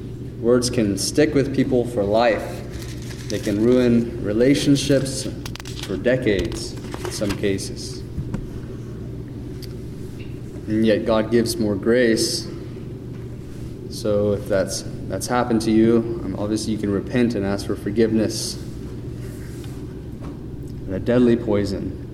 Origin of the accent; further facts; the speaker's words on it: Louisiana, United States; also born or lived in Kansas; I'm actually from Louisiana, so we have a lot of, originally, been in Kansas most of my life